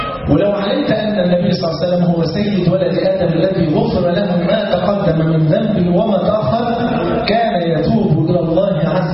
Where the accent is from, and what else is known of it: Egypt